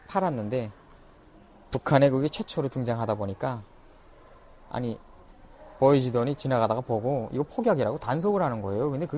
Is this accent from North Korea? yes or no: yes; Pyongyang, North Korea; 평양 사람이 지방에 딱 가니까 야, 그 텃세가 얼마나 센지.